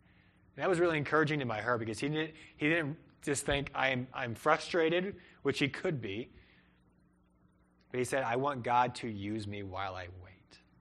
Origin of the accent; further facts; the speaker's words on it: Peru; also born or lived in Cleveland; And I grew up in Peru, South America, in a city of 7 million people, and I then grew up in Cleveland, Ohio, which is a large city as well.